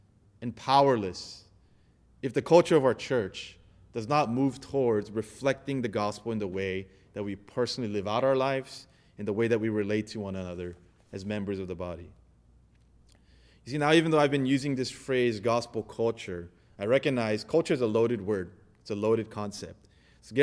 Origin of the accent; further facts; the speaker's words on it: United States; And I know this is something that a lot of us can relate to because we're Asian American. We're essentially part of two cultures.